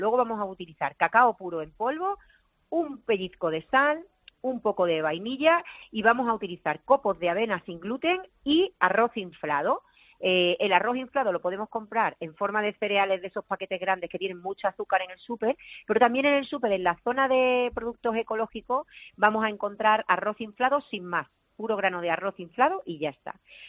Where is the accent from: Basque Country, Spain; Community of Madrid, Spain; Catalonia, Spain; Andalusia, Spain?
Andalusia, Spain; Málaga; En Málaga, sí, porque era la comunión de mi ahijado.